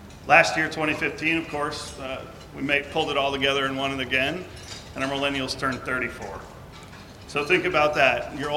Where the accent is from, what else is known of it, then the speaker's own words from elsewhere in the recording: Kansas City, Missouri, United States; So I'm from Kansas City. Our Royals did pretty good last year.